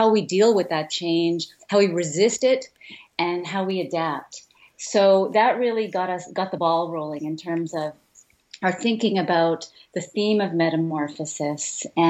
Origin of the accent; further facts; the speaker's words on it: Philippines; It was a place very close to my heart because I'm Filipino.